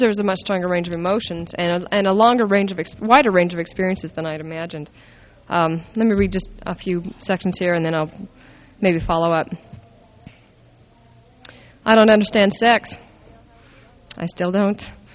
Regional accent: Alpine, Utah, United States; Speaking of rural characters, I grew up in Alpine, Utah. That's my hometown, and that's where I learned most of my attitudes and mores regarding sex.

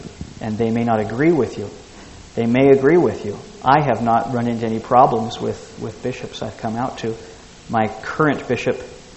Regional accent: Los Angeles, California, United States; I grew up in Los Angeles. There were lots of opportunities for me to overcome stereotypes

